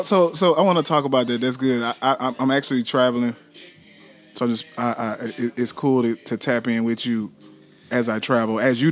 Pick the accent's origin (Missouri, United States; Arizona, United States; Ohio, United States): Ohio, United States; Columbus; That was something growing up in Columbus that was always unique.